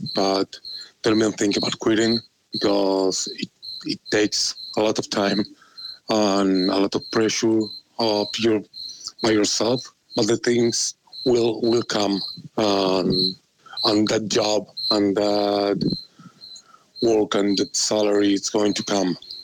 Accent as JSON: {"language": "English", "country": "Argentina", "said": "I'm from Argentina"}